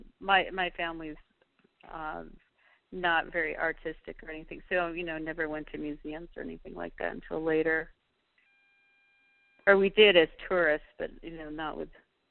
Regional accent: Minnesota, United States; Well, I grew up in Minnesota, and you're kind of trapped inside for a lot of the year because the weather's so terrible.

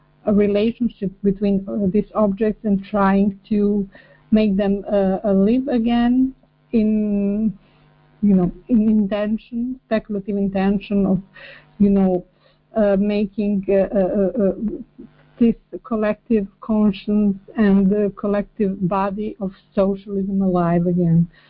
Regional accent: Montenegro; I'm currently in Montenegro because that's my home country. Montenegro, I don't know how much you know about it, is a Mediterranean small country, very small, 500,000 people

